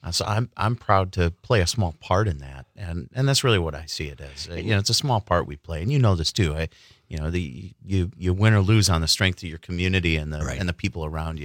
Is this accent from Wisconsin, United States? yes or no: yes; Appleton, Wisconsin, United States; So yeah, I grew up in Appleton, born and raised. Went through public school there. Graduated from North High School.